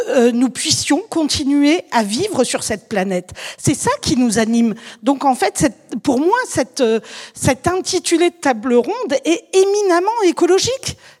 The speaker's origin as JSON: {"language": "French", "town": "Hayange", "region": "Grand Est", "country": "France", "tie": "born there", "said": "Moi, je suis née à Hayange. Hayange, vous connaissez peut-être, c'est pas loin de Florange."}